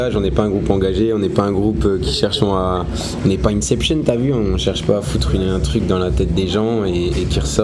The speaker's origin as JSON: {"language": "French", "region": "Grand Est", "country": "France", "said": "C'est vrai que c'est un assez symbolique de jouer à la Laiterie en tant qu'Alsacien"}